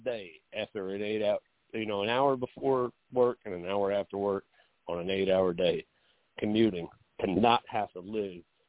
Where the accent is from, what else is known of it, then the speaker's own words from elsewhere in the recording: Irvington, New Jersey, United States; I grew up in Irvington, New Jersey, which is, I'm going to say probably the third worst city in New Jersey.